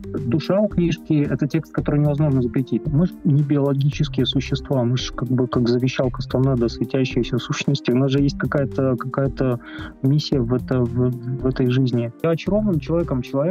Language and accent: Russian; Belarus; Ну, я из Беларуси, я из другой среды, из среды гораздо более литературоцентричной